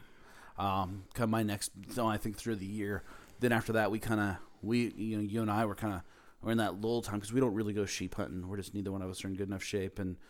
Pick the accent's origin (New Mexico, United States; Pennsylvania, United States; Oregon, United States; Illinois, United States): Oregon, United States; Portland; so I grew up in Portland, outside the Portland, Oregon area